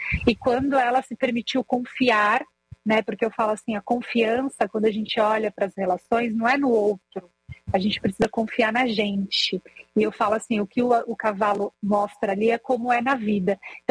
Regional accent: São Paulo, Brazil; moved away; Eu vim de São Paulo, né? A minha ideia também não era nem ficar aqui

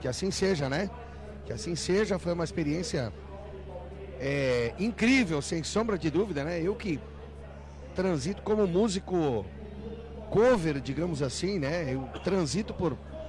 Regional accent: Erechim, Rio Grande do Sul, Brazil; Ou seja, tenho um pé lá na música gaúcha, sou natural de Erechim

